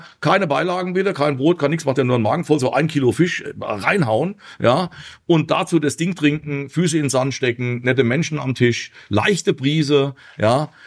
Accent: Vienna, Austria; Wie gesagt, ich bin Wiener.

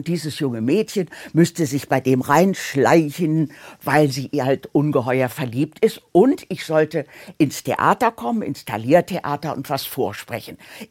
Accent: Hamburg, Germany; Ich komme aus Hamburg, bin mit dem Auto hierher gebraust, hier ins Studio

